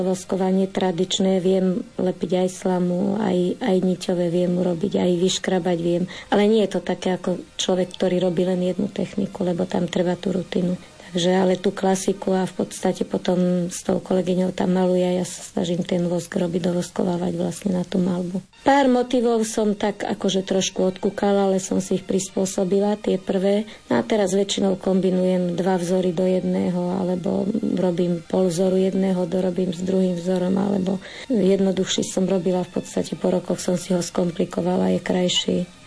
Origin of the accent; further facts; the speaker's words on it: Bojnice, Trenčín Region, Slovakia; ja pochádzam z Bojnic, mamu mám odtiaľto, z veľkej lehôtky tá sa vydala do Bojnic, ja zase z Bojnic zaspäť